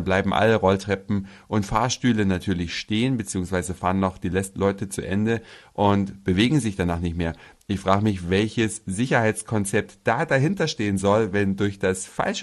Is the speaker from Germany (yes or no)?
yes; Hamburg, Germany; wo kommt ihr her? Ah, aus Hamburg.